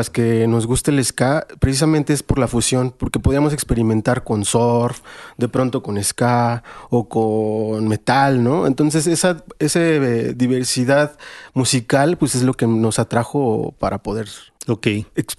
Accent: Mexico; Lo adaptamos a nuestro género como mexicanos

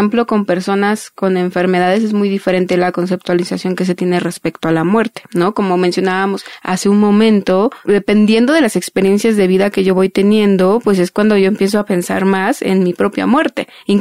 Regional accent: Mexico; todo este ritual que tenemos como mexicanos

